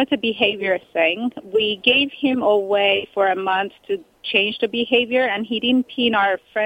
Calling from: California, United States; I'm great. From California.

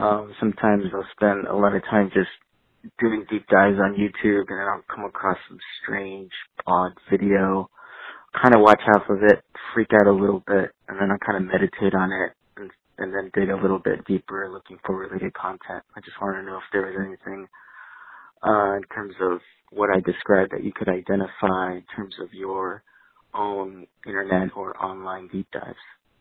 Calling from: Los Angeles, California, United States; I'm talking from Los Angeles.

